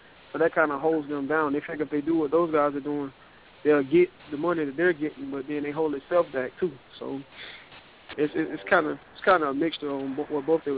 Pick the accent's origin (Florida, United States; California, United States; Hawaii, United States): Florida, United States; Riviera Beach; I mean, being from the inner city, like, you read about the city where I'm from Riviera Beach.